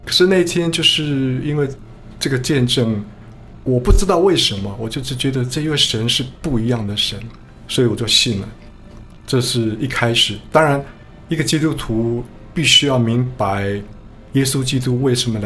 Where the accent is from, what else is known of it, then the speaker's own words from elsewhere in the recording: Taiwan; also born or lived in United States; now in Canada; 我是从台湾来到加拿大的，在台湾的时候我对基督教非常没有好感